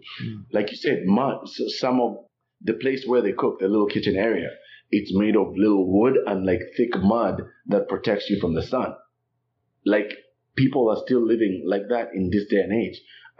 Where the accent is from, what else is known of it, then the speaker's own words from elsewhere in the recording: Nairobi, Kenya; when I come from Nairobi, we have running water, we have anything that we can access, internet, what you name it, I mean, electricity.